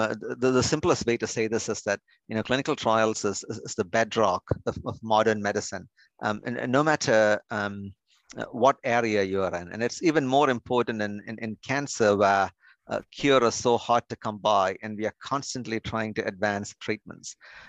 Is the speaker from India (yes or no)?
yes; India; moved away as an adult; now in United States; I grew up in India and went to med school there, came here to do some research in the cancer arena.